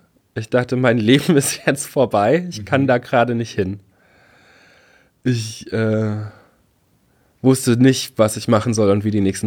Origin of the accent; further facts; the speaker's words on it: Rhineland-Palatinate, Germany; in der Zeitung Der Trierische Volksfreund, wo ich aufgewachsen bin